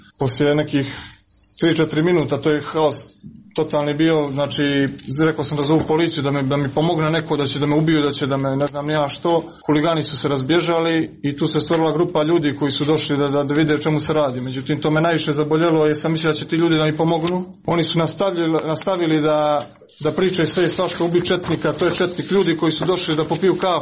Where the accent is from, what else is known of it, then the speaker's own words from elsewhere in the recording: Montenegro; ja sam vaterpolista, nisam nikakav huligan, ja sam sportista, Crnogorac sam